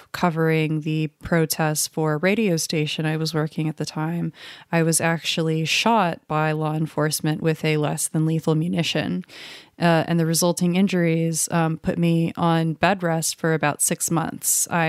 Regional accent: Los Angeles, California, United States; I am a Black person growing up in Los Angeles, so I had many encounters with police before starting this journey of investigating the sheriff's department.

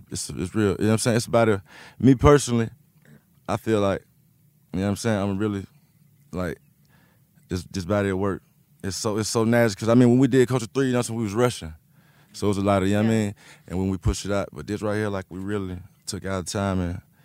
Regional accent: the South, United States; Even though we're from the South, you know what I mean?

